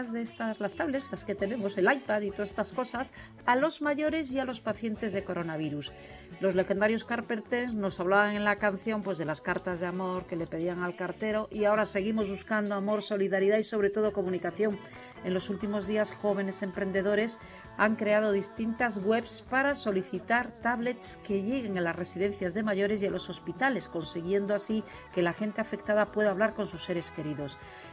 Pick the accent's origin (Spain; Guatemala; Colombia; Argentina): Spain; Galicia; con los de mi tierra, con los gallegos